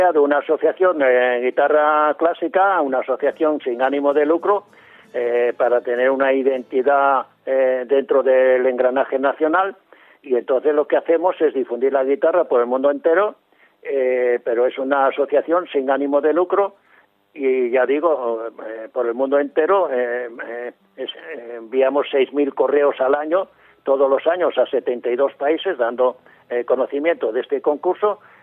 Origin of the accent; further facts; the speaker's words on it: Cádiz, Andalusia, Spain; Cádiz, que es mi tierra, porque yo soy de Cádiz.